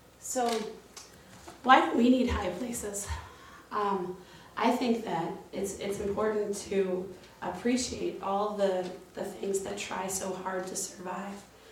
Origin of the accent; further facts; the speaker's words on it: California, United States; when I grew up in California, I would always go to the edge of the beach and just sit out on the jetty